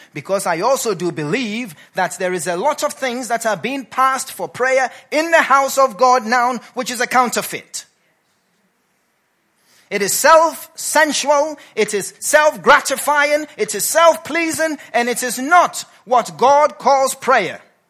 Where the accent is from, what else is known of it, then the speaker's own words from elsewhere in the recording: Ghana; For some of you, my African brothers, and I am African, I'm Ghanaian